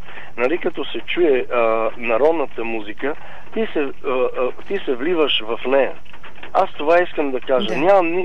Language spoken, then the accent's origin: Bulgarian; Samokov, Sofia Province, Bulgaria; От Самоков.